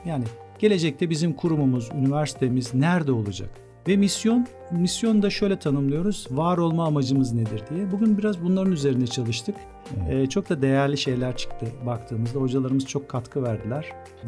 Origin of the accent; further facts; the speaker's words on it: Babaeski, Kırklareli, Turkey; also born or lived in Istanbul; Trakya çocuğuyum. Kırklareli Babaeski doğumluyum. İlkokulda Babaeski'yi bitirdikten sonra ortaokul, lise, üniversite ağırlıklı olarak hep İstanbul'da geçti. 2 yıllık bir Ankara geçmişim var.